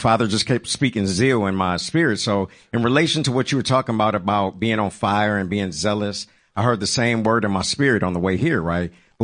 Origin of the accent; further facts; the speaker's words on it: Evanston, Illinois, United States; I'll say my name. I'm from Evanston, Illinois, and me and my family came out here to commune and fellowship, and we live 13, 14 hours away.